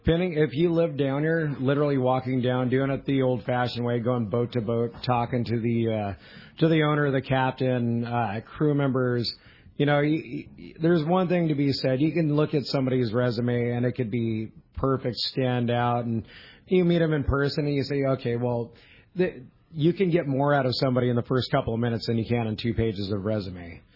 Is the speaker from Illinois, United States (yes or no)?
no; Fillmore, California, United States; I grew up in Fillmore, up in Ventura County, by Magic Mountain, and as a kid, I loved bass fishing, trout fishing. I lived by Fillmore Fish Hatchery.